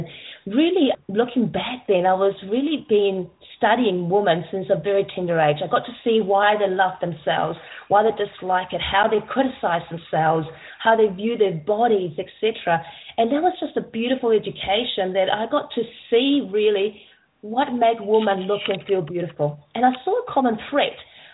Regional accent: Lima, Peru; now in New Zealand; So that's a bit of a long name. I'm originally from Peru, Lima. And I've been living in New Zealand since 1989 and traveled quite a bit.

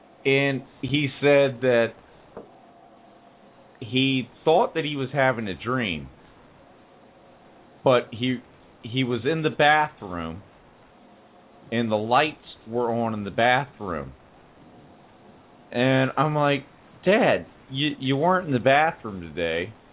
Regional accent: Virginia, United States; Virginia.

